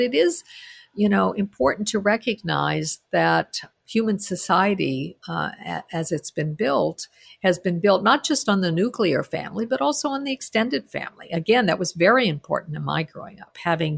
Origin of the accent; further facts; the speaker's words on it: Albuquerque, New Mexico, United States; I mean, again, growing up in Albuquerque, my friends were my cousins.